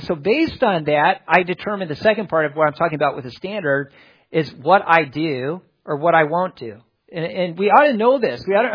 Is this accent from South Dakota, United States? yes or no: no; California, United States; also born or lived in La Crosse, Wisconsin / Lake Mills, Wisconsin; I was there from 0 to 3. I was born there in La Crosse. And then from there, we went to Lake Mills, Wisconsin, Rock Lake Baptist Church. And dad pastored there my age from about 3 years old up to 8 years old. And then we went to California.